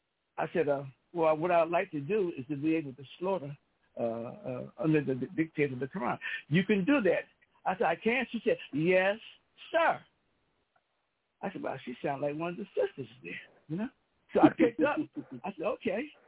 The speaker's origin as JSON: {"language": "English", "town": "Newark", "region": "New Jersey", "country": "United States", "said": "But here I am from Newark, New Jersey, from the streets"}